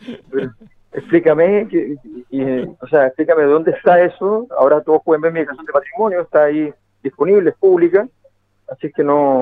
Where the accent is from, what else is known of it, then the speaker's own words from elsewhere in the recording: La Cisterna, Santiago Metropolitan Region, Chile; born there; yo nací en la Cisterna, mi padre nació en Avenida La Feria